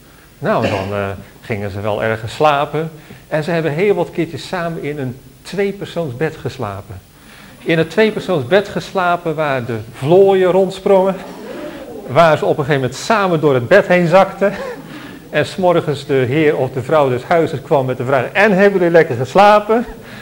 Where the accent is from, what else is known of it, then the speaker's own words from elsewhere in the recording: Netherlands; En iets waarin wij ook als Nederlanders behoorlijk veranderd zijn.